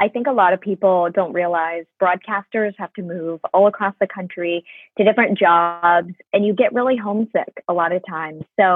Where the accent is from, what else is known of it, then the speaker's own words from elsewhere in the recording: North Carolina, United States; I grew up here in North Carolina, so I understand North Carolina snow better